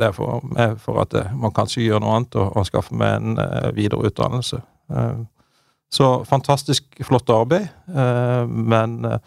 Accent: Mandal, Agder, Norway; Nei, altså, født og oppvokst i Mandal i Vest-Agder, i Bjelland. Lita bygd der.

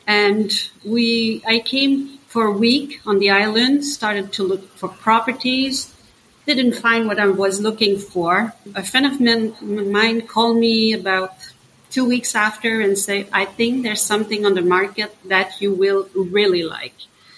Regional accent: Quebec, Canada; born there; English is a second language; I was born in Eastern Canada, in Quebec.

